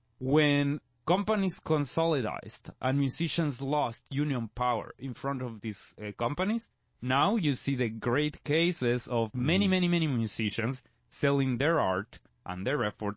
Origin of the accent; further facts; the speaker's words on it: Guatemala; If you want a reference, Guatemala, my home country, one of the most unequal places I've been, is 52.